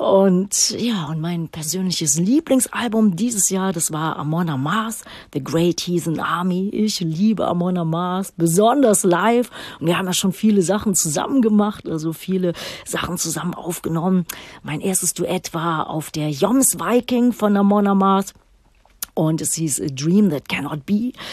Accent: Düsseldorf, North Rhine-Westphalia, Germany; in meiner alten Heimatstadt Düsseldorf

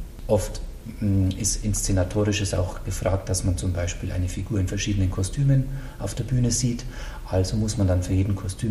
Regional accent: Bad Tölz, Bavaria, Germany; Ich komme ursprünglich aus Bad Tölz.

